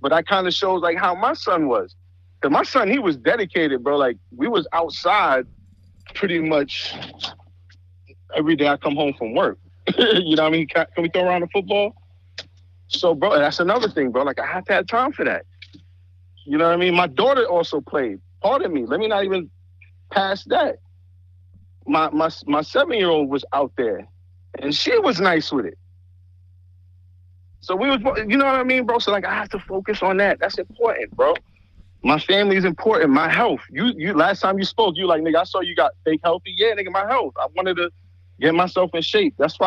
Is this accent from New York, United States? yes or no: yes; Bronx, New York, United States; Yes, I'm Spanish, but I'm also from the Bronx, but I'm from the area that they basically call Little Jamaica. So, I basically grew up around, like, Jamaicans, Haitians, Puerto Ricans